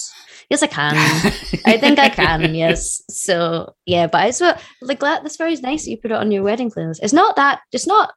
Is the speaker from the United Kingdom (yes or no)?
yes; United Kingdom; as a British person